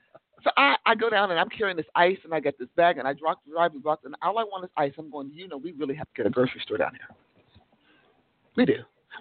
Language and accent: English; United States; I have issues. I'm an American.